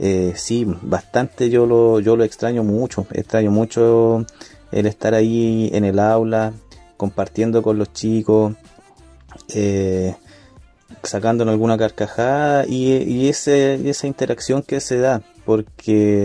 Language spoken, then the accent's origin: Spanish; Coronel, Biobío, Chile; also born or lived in Santiago; Si bien viví en Santiago muchos años, nací en Santiago, pero a temprana edad me vine acá al sur a Coronel, una ciudad que está a 25-30 kilómetros al sur de Concepción.